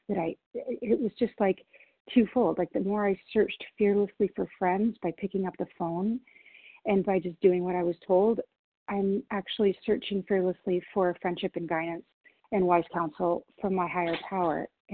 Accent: Washington, United States; I'm from Washington State.

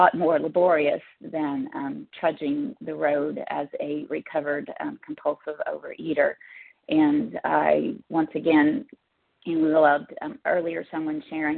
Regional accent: Oklahoma, United States; I am from Oklahoma.

